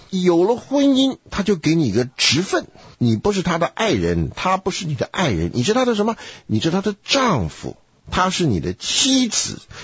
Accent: China; 我们中国人不太懂得恩这个字

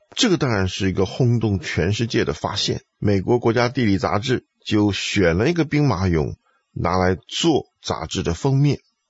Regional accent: South China, China; 我生长在中国的南方，我的祖籍呢是河南。

